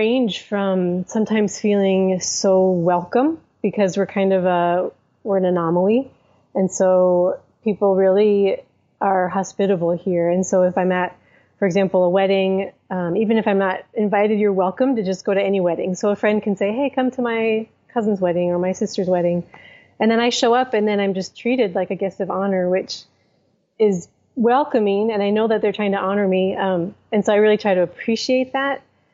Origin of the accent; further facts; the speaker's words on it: Minnesota, United States; we're from Minnesota, both of us.